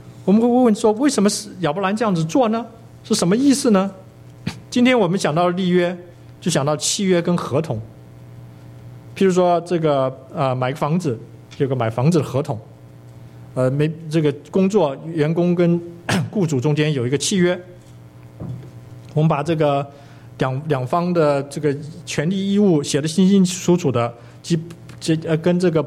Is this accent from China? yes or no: no; Taiwan; 可是我在台湾长大的，英文也不是我的母语。